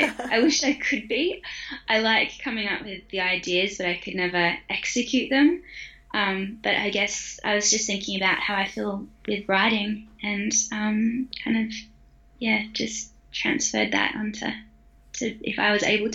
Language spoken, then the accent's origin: English; Darwin, Northern Territory, Australia; growing up in Darwin